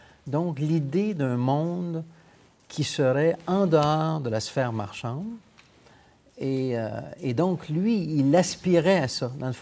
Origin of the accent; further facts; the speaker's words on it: Quebec, Canada; On appelait ça le printemps érable chez nous au Québec.